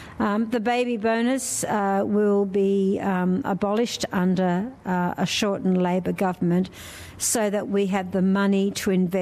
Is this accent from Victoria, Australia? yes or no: no; New South Wales, Australia; My background is that I am from the Wiradjuri nation of southwestern New South Wales.